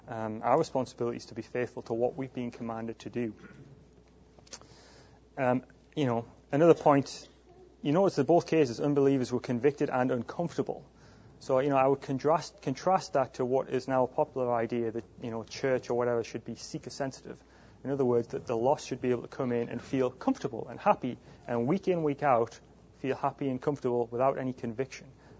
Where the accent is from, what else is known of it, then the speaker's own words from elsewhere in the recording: England, United Kingdom; You know, my home country in England